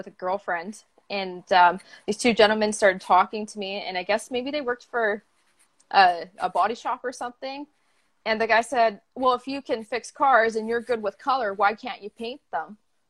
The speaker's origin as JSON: {"language": "English", "town": "Vancouver", "region": "British Columbia", "country": "Canada", "tie": "born or raised there", "said": "I am from Vancouver, BC, Canada. I've lived here all my life"}